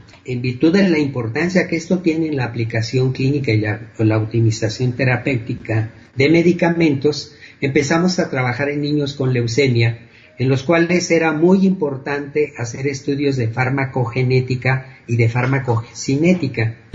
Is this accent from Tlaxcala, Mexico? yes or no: no; Durango, Mexico; also born or lived in Mexico City; tuve que mudarme de la Ciudad de México a mi tierra.